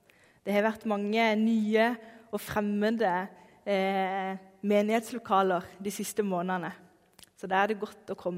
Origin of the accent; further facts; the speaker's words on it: Øvrebø, Agder, Norway; Jeg kommer fra Øvrebø og er 29 år gammel.